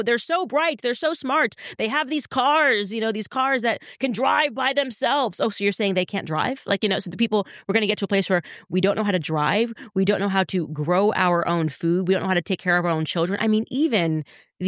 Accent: New York City, New York, United States; now in Tennessee, United States; moved down here and to Tennessee, and I was like, OK, well, I want to start to grow stuff. Like, I'm from New York City.

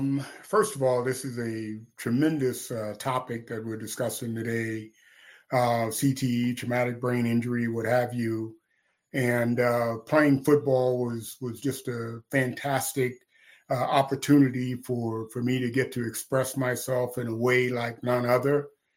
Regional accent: Houston, Texas, United States; I'm from Houston, and I went to Chris Posadics in middle school, grade seven to ninth.

